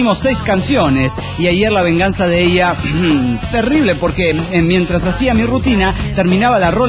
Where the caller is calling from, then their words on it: Barranqueras, Chaco, Argentina; de Barranqueras, Argentina.